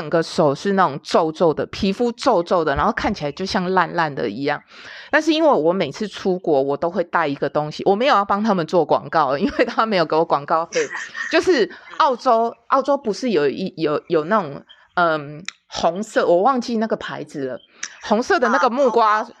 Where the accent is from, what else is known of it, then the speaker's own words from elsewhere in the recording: Taiwan; 因为我总不可能我一个台湾人，我跑去什么美国大使馆吧？